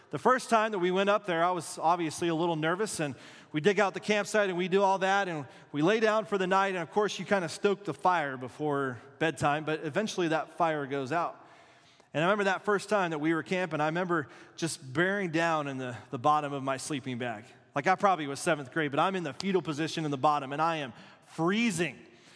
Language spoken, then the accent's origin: English; Casper, Wyoming, United States; I grew up in Casper, Wyoming.